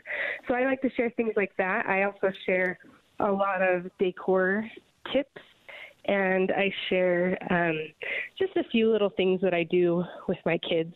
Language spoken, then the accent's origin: English; Idaho, United States; I'm originally from Idaho, and I will always be an Idaho potato girl